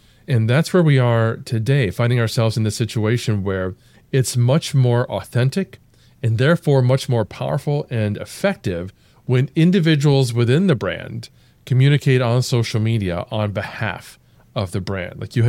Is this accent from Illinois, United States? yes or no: no; Ohio, United States; now in St. Louis, United States; I'm originally from Ohio, and I'm now in St. Louis.